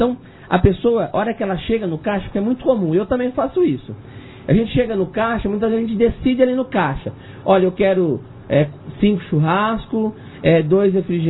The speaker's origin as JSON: {"language": "Portuguese", "town": "São José do Rio Preto", "region": "São Paulo", "country": "Brazil", "said": "Então, eu sou de São José do Rio Preto, por exemplo."}